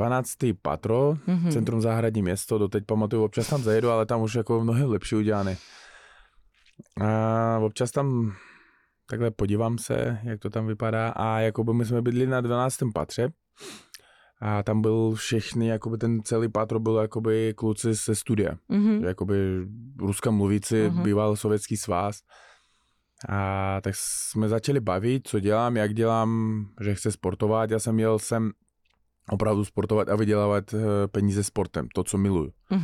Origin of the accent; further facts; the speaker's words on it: Uzbekistan; Czech is a second language; moved away as an adult; Protože v Uzbekistánu nešlo vydělat ty peníze, které potřeboval táta za nemocnici zaplatit. Na nějaké léky u nás nejsou jakoby zdravotní, musíš platit všechno.